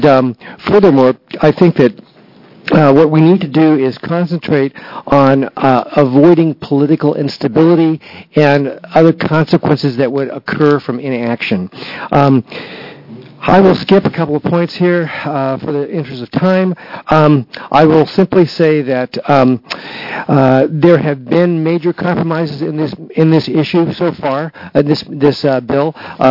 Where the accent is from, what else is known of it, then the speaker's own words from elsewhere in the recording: Hood River, Oregon, United States; I'm from Hood River